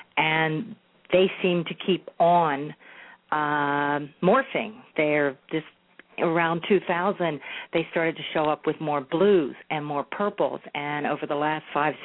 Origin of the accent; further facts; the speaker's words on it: New Jersey, United States; Well, as you know, Joanne, I grew up in South Jersey, and there's not a lot of Japanese people